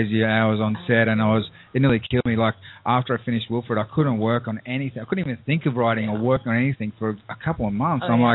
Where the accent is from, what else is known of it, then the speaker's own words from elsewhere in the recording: Australia; I know I'm Australian.